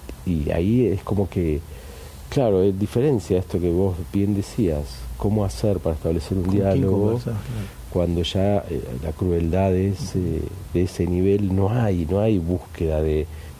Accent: Argentina; como argentinos que somos

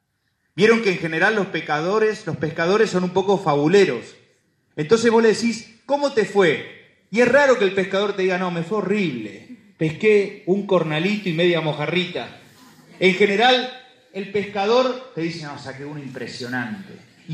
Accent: Argentina; somos argentinos desesperanzados, tristones, de brazos caídos. Y también como cristianos

